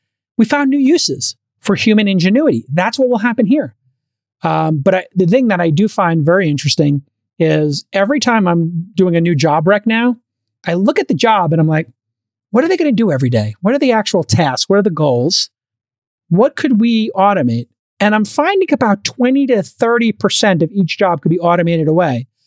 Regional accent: New York, United States; Soho, where I grew up in New York

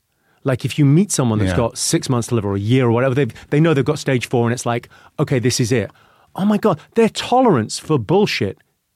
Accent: Slough, South East England, United Kingdom; I grew up in a place called Slough, in and around Slough. So Irish immigrant parents, so first generation immigrant to the UK.

